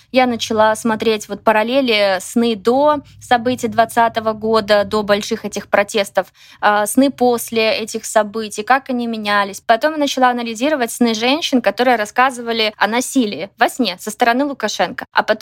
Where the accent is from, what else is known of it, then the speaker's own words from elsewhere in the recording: Belarus; Russian is a second language; почему я как белорус пишу на русском.